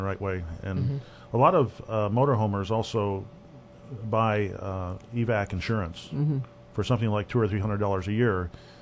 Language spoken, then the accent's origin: English; United States; And when they find out that we're there from the States, they want to talk about these things.